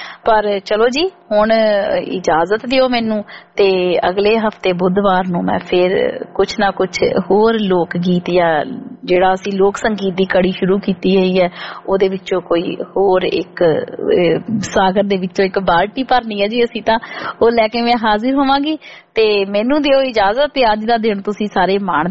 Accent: Punjab, India; ਉਹਨਾਂ ਚੀਜ਼ਾਂ ਦੀ ਜਿਹੜੀ ਅਸੀਂ ਪੰਜਾਬ ਦੇ ਵਿੱਚ ਬਚਪਨ ਚ ਮਾਣਿਆ ਕਰਦੇ ਸੀ

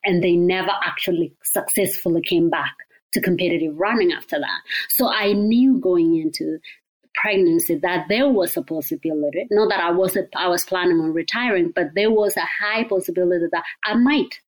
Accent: Kenya; I grew up in Kenya

